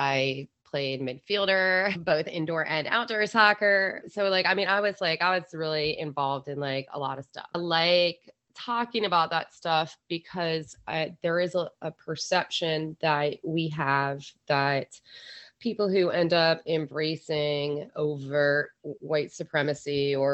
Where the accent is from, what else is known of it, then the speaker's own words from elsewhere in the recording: Philadelphia, Pennsylvania, United States; accent: Philadelphia; like my Philly accent was so strong that the kids there were like, are you from England?